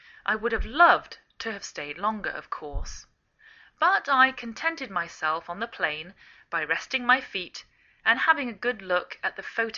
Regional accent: England, United Kingdom; now in United States

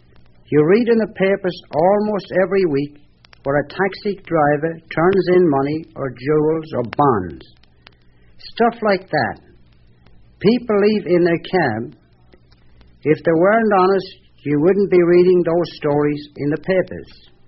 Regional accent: Ireland; moved away as an adult; now in United States; I was born and raised in Ireland and lived there until I was 19 years old. I came to this country in 1913

